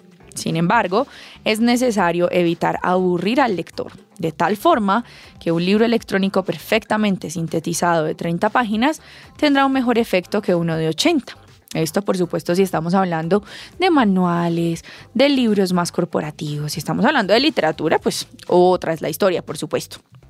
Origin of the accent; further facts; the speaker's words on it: Antioquia, Colombia; now in Medellín, Colombia; Itagüí, Antioquia, también de mi tierrita, ahí al ladito de donde vivo en Medellín, cuando vivo en Medellín.